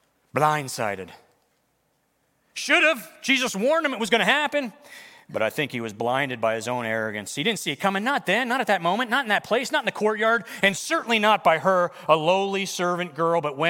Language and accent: English; East Coast, United States; I'm like, yeah, I'm that kid from the East Coast.